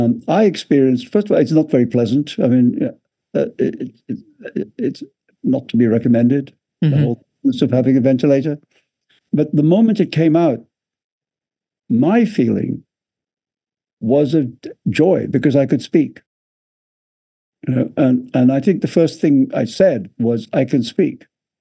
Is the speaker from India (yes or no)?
yes; India; I'm an Indian person growing up in India.